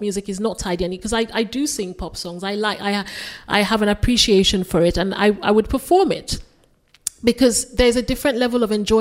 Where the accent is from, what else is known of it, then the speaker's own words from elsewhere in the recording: Lagos, Nigeria; also born or lived in Port Harcourt, Nigeria; I lived in Lagos. I grew up, I was born in Port Harcourt. My early years was in Port Harcourt